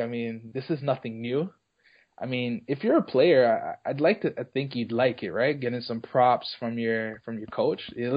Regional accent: Canada; I'm Canadian.

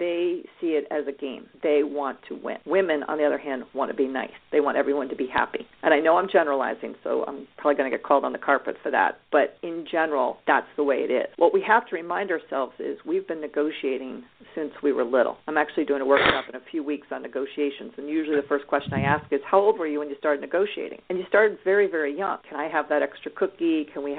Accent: New York, United States; So I am a native New Yorker. I grew up outside of Manhattan

